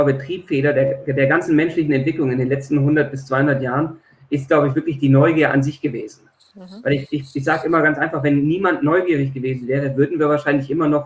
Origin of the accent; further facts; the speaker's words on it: Baden-Württemberg, Germany; ich bin ursprünglich aus der Nähe von Stuttgart, jetzt nicht unbedingt so katholisch wie München, aber de facto ist es so, die schwäbische Erziehung ist da nicht sehr abweichend.